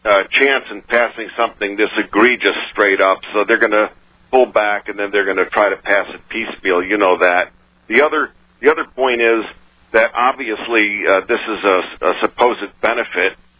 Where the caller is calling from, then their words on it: Missouri, United States; Missouri.